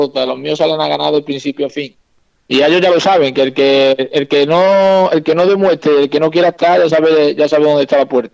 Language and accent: Spanish; Spain; soy el único español que, estando aquí en España, ha ganado con dos extranjeros fuera